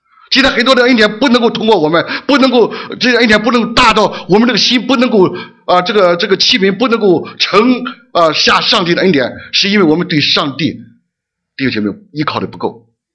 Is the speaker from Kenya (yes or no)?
no; China; 很多时候我们中国人喜欢忧虑